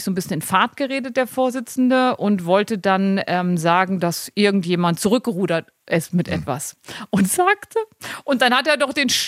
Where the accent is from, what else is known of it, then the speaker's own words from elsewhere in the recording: Germany; Ich komme aus dem Harz